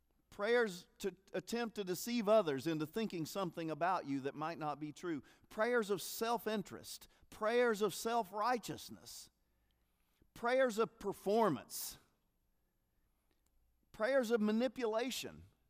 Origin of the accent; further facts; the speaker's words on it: Kentucky, United States; As a young boy growing up in Kentucky, at least during basketball season, I prayed a couple of times a week for the Kentucky Wildcats to win.